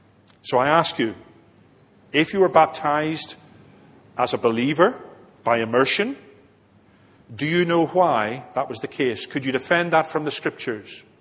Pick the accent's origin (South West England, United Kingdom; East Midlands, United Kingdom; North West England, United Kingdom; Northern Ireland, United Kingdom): Northern Ireland, United Kingdom; Belfast; born there; I was born in Belfast into a Christian home. My parents were Presbyterians. My father was an ordained lay elder in the Presbyterian Church.